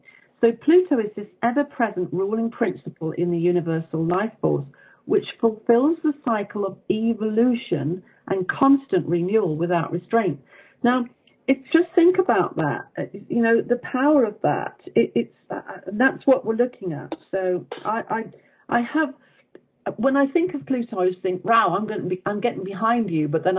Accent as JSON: {"language": "English", "region": "England", "country": "United Kingdom", "said": "and I'm English"}